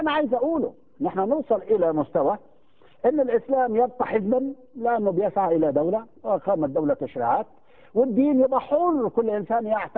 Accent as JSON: {"language": "Arabic", "country": "Egypt", "said": "هتطلع ام القيح يسموها بالبلدي عندنا في مصر"}